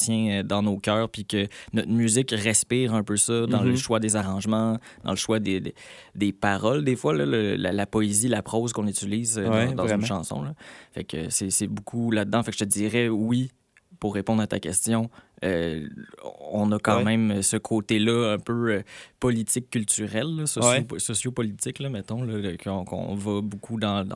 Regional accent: Sherbrooke, Quebec, Canada; Nous autres, on est de Sherbrooke.

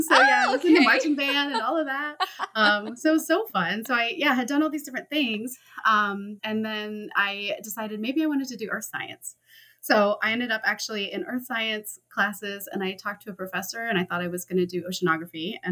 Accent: Ann Arbor, Michigan, United States; I grew up in Michigan. So I grew up in Ann Arbor, which is where University of Michigan is.

